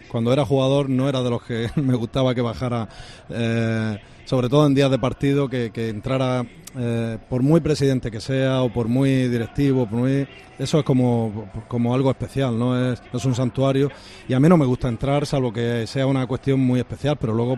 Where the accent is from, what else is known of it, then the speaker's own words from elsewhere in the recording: Spain; Bueno, yo como español apuesto por España, ¿no?